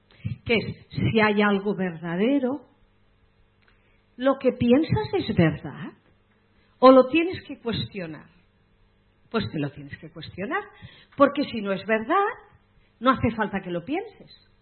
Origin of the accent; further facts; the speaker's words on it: Murcia, Region of Murcia, Spain; Yo soy de Murcia, por lo tanto puedo hablar de ellos.